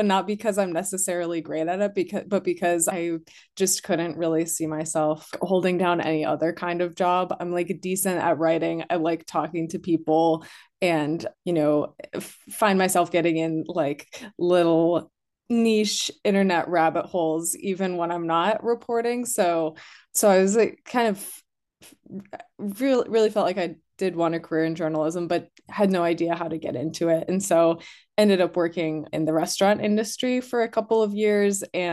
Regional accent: Wisconsin, United States; I wasn't born in Wisconsin, but I grew up in Wisconsin. And my mom's from Wisconsin, my dad's from Chicago, and I have lived here since I was like 1 year old.

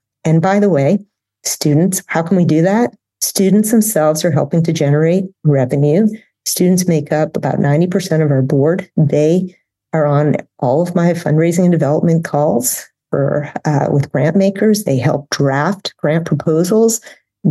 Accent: Boston, Massachusetts, United States; also born or lived in Florida; now in Kentucky, United States; I'm originally from Boston, taught in Florida, been in Kentucky most of my adult life. My husband's from here.

